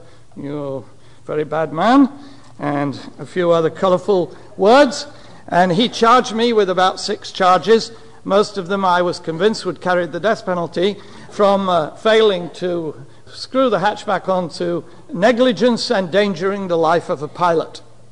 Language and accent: English; England, United Kingdom; when I was 18 years old, growing up in England.